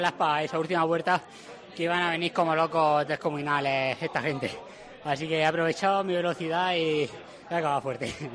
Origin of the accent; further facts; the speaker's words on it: Spain; así que ya somos dos españoles finalistas